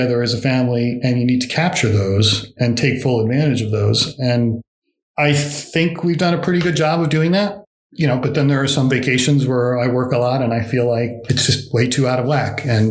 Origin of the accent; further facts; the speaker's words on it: New Jersey, United States; we moved out of the city in 2008. To the town where I grew up in New Jersey near Princeton.